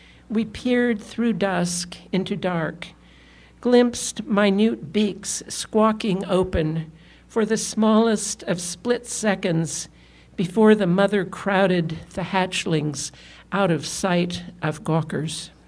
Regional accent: Utah, United States; Now, I grew up in Utah, and in the West, in fact, most of the world, streets run like this.

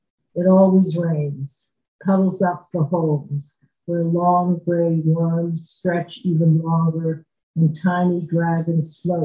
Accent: United States; Something that has bothered me a lot as an American Jew is the fact that many of my own people do not fully grasp or carry with them the horrible lessons of the Holocaust.

